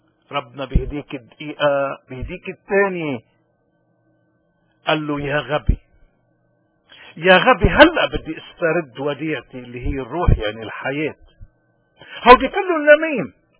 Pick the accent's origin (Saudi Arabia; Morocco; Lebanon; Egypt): Lebanon; من هون نحن كلبنانيين أي حدا بيحاول يوقعنا بالتجربة مفروض نكون محصنين بالإيمان حتى ما نوقع